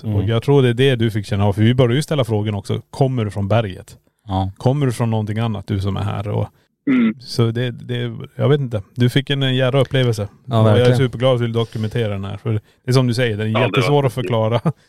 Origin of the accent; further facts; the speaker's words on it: Kiruna, Norrbotten County, Sweden; jag är ändå född och uppvuxen i Kiruna